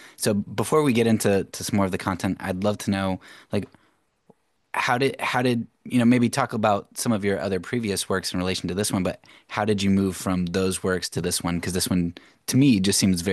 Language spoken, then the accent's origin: English; Pennsylvania, United States; I grew up in Pennsylvania. I was around a lot of Anabaptists